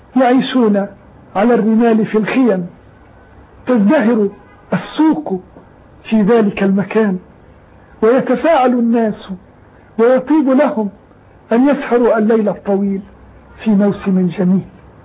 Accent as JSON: {"language": "Arabic", "country": "Palestine", "said": "أذكر موسما من المواسم كان شائعا في بلادنا فلسطين، هو موسم النبي روبين."}